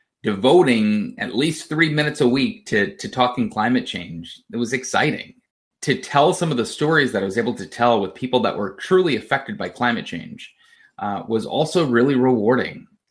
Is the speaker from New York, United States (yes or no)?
yes; Long Island, New York, United States; Even though I grew up on Long Island, I loved the Boston news market because of the strong nor'easters and all of the snow.